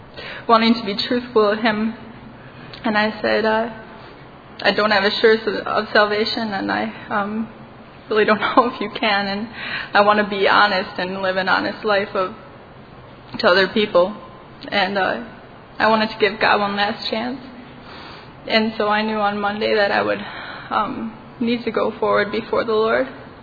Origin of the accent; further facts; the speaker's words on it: Wisconsin, United States; I'm from Wisconsin.